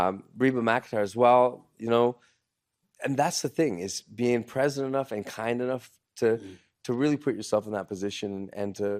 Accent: Canada; My heart is in Canada. I'm a Canadian. I'm a Canadian patriot.

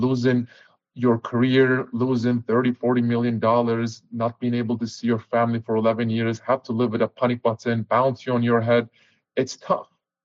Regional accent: Turkey; I grew up in Turkey under a dictatorship.

